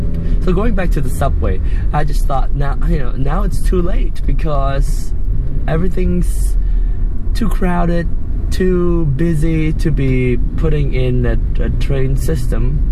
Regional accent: Penang, Malaysia; my hometown in Penang, Malaysia.

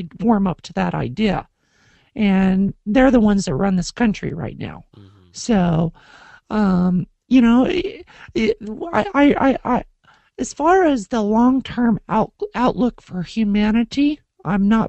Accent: United States; I will be able to start feeling good about being an American again

